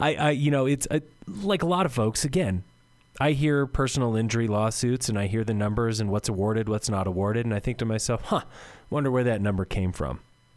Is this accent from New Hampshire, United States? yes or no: no; Denver, Colorado, United States; now in Breckenridge, United States; I mean, growing up, I grew up down in Denver. Now that I, you know, I live in Breck for 15 plus years now